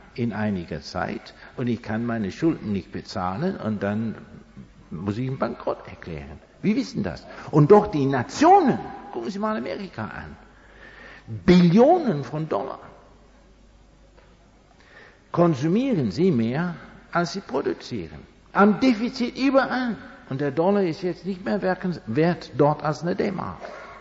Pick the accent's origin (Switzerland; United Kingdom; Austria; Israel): United Kingdom; England; German is a second language